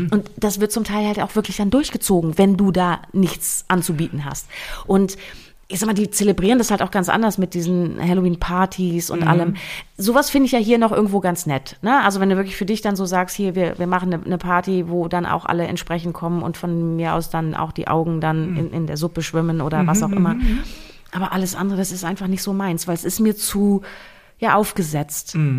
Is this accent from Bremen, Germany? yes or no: yes; Bremen, Germany; bei uns da in dem Bremer Raum, wo ich ja groß geworden bin